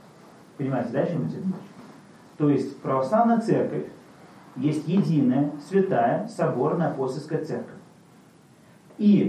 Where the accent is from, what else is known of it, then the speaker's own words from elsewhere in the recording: Latvia; я сам из Латвии